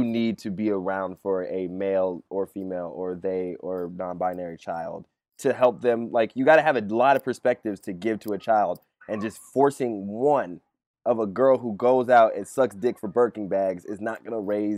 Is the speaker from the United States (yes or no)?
yes; Seattle, Washington, United States; Like, the nigga would fully, and I'm from Seattle